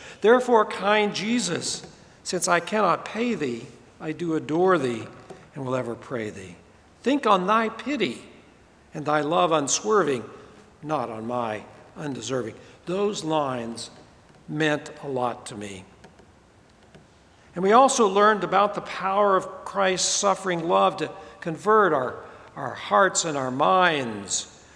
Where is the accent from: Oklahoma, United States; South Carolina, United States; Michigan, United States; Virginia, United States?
Oklahoma, United States; Tulsa; also born or lived in Guthrie; I was born in Guthrie, Oklahoma, a little town right in the middle of the state. But I grew up in the big city of Tulsa, which is in the northeastern part of the state